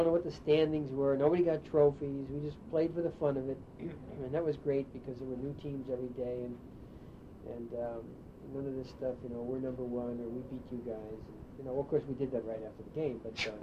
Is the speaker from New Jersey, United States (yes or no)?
yes; Rochelle Park, New Jersey, United States; also born or lived in New York City / Detroit / Illinois; And then I grew up in Rochelle Park, New Jersey. So I spent most of my childhood.